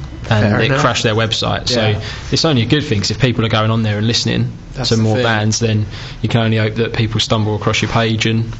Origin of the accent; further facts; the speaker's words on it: East of England, United Kingdom; We're quite active. I'm from Essex.